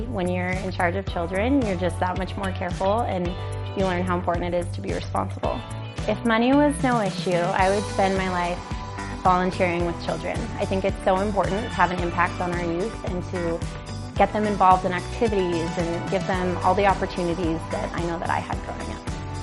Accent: Littleton, Colorado, United States; I'm from Littleton, Colorado, and this is my fourth year as a Denver Broncos cheerleader.

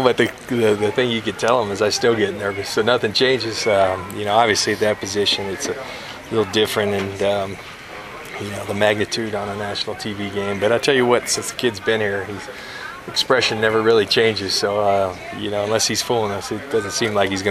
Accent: San Diego, California, United States; I grew up in San Diego watching Marcus Allen play, and so that was like my hero.

